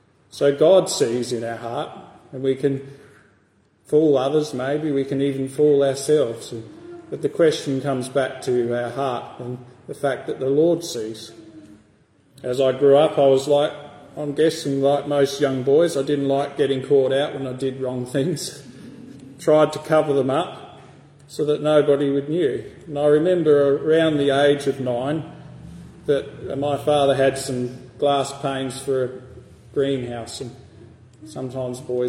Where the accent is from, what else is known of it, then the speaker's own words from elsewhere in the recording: Victor Harbor, South Australia, Australia; born there; now in Tasmania, Australia; I was born in South Australia in a town called Victor Harbour, which is about 2 hours south of Adelaide. So my parents were Christian parents. My mum's family were believers.